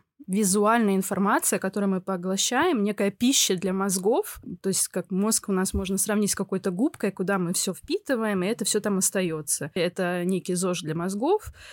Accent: Narva, Ida-Viru County, Estonia; Я, кстати, сама родом из Нарвы, вот. И росла я на Крингольме, если знаете, что это такое. То есть, как бы это не самый, так сказать, элитный район города Нарвы.

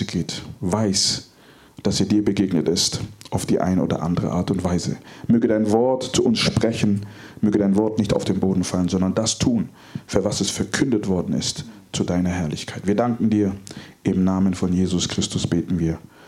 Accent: Stuttgart, Baden-Württemberg, Germany; Also meine Eltern kommen ursprünglich aus Ghana, ich bin aber hier in Stuttgart geboren, so mit Stuttgarter durch und durch.

